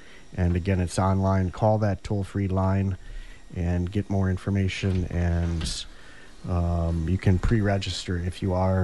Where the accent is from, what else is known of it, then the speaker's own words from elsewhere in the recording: Minnesota, United States; I grew up in Minnesota. It's the state bird.